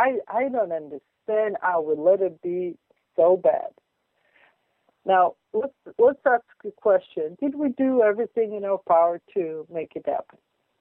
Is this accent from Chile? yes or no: no; Israel; also born or lived in United States; And I'm Israeli, trust me. Well, I'm American more, if you can say. Both.